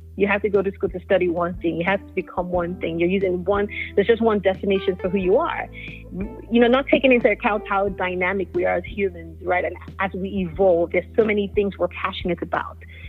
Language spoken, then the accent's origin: English; Nigeria; I'm a Nigerian actress